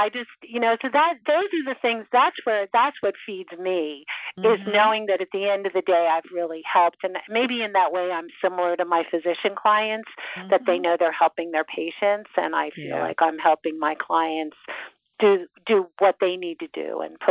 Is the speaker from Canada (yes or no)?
yes; Canada; born there; And maybe it's the fact that I'm Canadian at heart. So I was born in Canada.